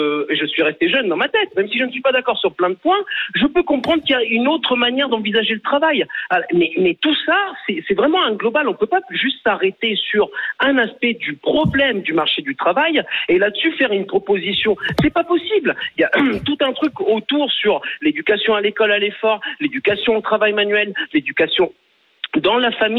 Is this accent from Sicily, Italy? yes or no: yes; Sicily, Italy; Moi aussi, je suis né en Sicile, vous parlez de l'Italie. J'ai commencé à travailler, j'avais 11 ans.